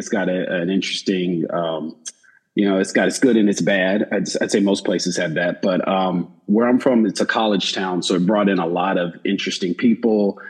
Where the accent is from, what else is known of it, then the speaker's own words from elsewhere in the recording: Tuscaloosa, Alabama, United States; I grew up in Tuscaloosa, Alabama.